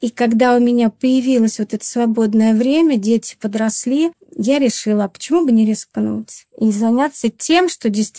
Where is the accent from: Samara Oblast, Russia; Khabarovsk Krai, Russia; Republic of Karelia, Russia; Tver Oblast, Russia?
Tver Oblast, Russia; Rameshki; born there; Я родилась тоже в Тверской области, но есть такой небольшой поселок Рамешки, поселок городского типа, это небольшой поселок.